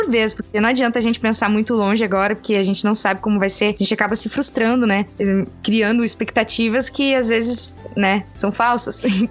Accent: Cascavel, Paraná, Brazil; also born or lived in Dublin / São Paulo; pelo menos aqui da minha cidade natal, Cascavel. Inclusive, diferente da realidade de Dublin, né, que eu morei.

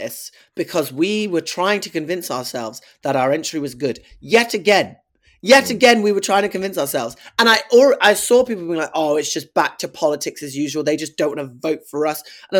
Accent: United Kingdom; Yet again, another reason to hate being British.

